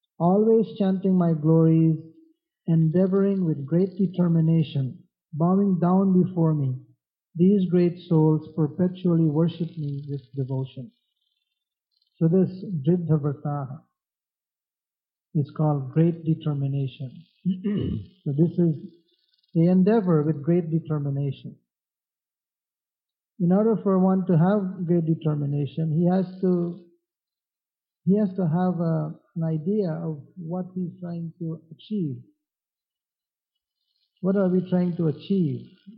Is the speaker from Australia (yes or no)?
no; Guyana; born there; I was born in Guyana, it's a tropical country, it's always hot. It doesn't get below 70 degrees.